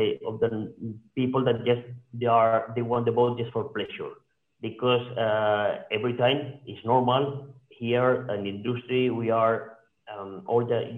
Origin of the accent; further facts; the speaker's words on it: Palma, Balearic Islands, Spain; English is a second language; I come from Palma. I was born here.